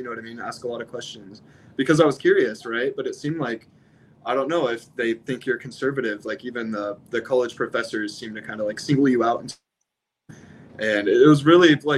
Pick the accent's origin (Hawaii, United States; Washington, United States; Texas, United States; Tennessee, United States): Washington, United States; Spokane; I grew up in Spokane, you know, grew up in poverty.